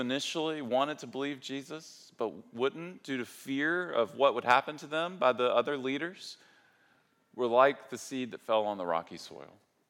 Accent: the South, United States; accent: southern; I hate that soul and soil are so similar, and my accent is so southern, and like, it just doesn't work for me.

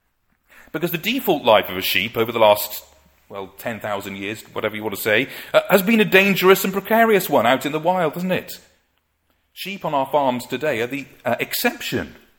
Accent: Wales, United Kingdom; I'm from Wales.

